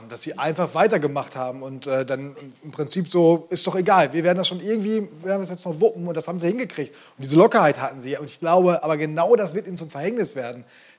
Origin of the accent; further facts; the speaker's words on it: Bremen, Germany; und das sage ich als Bremer.